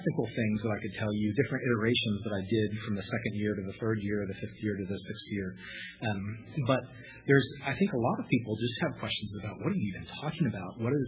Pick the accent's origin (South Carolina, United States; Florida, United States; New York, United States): Florida, United States; Tampa; also born or lived in Detroit / Davidson; I was born in Detroit, Michigan, grew up in Tampa, went to college in Davidson, North Carolina